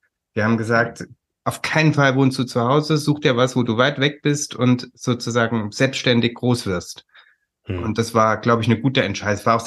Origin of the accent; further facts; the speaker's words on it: Erfurt, Thuringia, Germany; ich komme ja aus Erfurt, in neuen Bundesländern